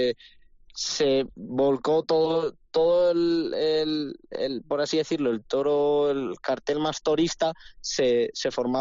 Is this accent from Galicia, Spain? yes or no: no; Salamanca, Castile and León, Spain; Por ver a mi tierra, Salamanca, en una feria tan especial volcada conmigo